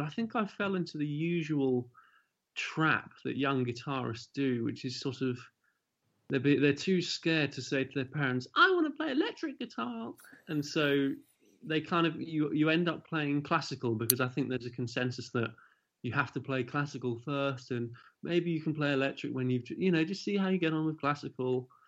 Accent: Chiswick, London, United Kingdom; Where did I grow up? In Chiswick on Devonshire Road.

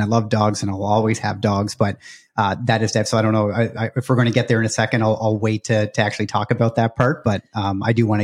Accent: Nova Scotia, Canada; I think about where we grew up in Nova Scotia, like when we were kids, it was a different dog, you know, back in the 80s.

